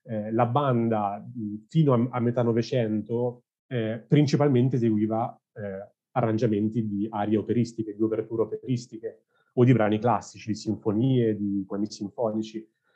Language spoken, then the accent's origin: Italian; Tuscany, Italy; avete capito che sono toscano